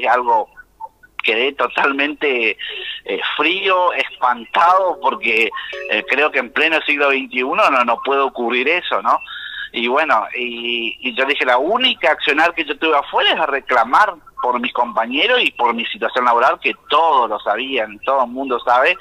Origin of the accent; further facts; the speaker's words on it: Santo Tomé, Corrientes, Argentina; Yo soy de Santo Tomé Corrientes.